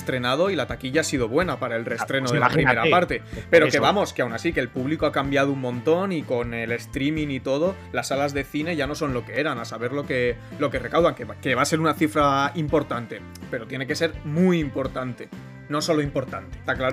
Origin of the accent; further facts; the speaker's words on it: Basque Country, Spain; yo como vasco me parece muy bien